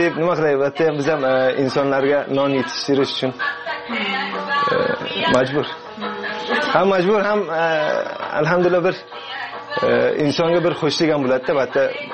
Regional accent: Jeddah, Makkah Province, Saudi Arabia; Bizlar ham Saudiya Arabistoni Jidda shahrida tug'ilganmiz. 18 yil ana shu yerda yashaganmiz.

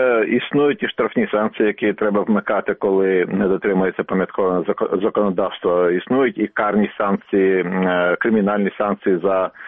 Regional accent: Kyiv, Ukraine; У нас є наш стародавній Київ, і ми, кияни, мусимо свою спадщину все ж таки зберігати.

